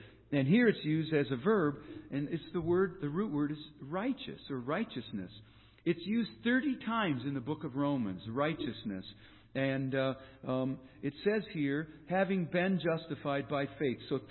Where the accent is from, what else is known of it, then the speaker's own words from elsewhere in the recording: Minnesota, United States; I was raised in Minnesota, not in a Christian home. Didn't go to church.